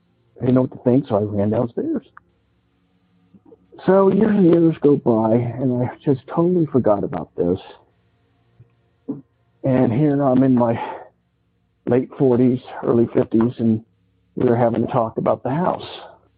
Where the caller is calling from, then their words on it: Cincinnati, Ohio, United States; I'm calling from Cincinnati, Ohio.